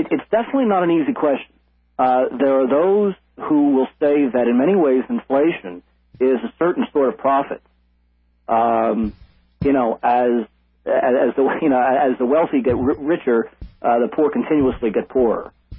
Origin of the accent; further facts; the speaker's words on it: Pennsylvania, United States; In my home state of Pennsylvania, the government in Harrisburg has been forced to admit